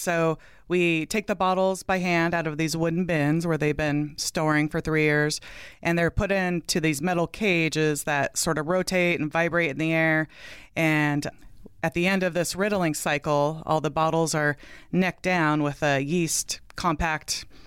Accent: Coeur d'Alene, Idaho, United States; I grew up in North Idaho, up in Coeur d'Alene, and it's definitely not wine country up there, and I wasn't really surrounded by wine drinking

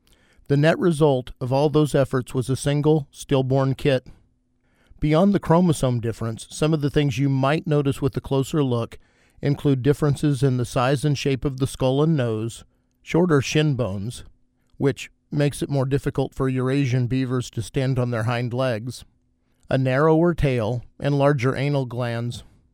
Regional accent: Ellsworth, Kansas, United States; In my hometown in Kansas, it's held at the end of July and called Cowtown Days, hearkening back to Ellsworth's start as a genuine Wild West cowtown.

